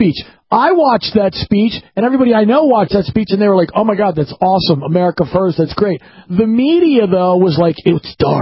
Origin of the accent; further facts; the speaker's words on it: Washington, United States; I grew up in Washington, and I've been a political junkie my whole life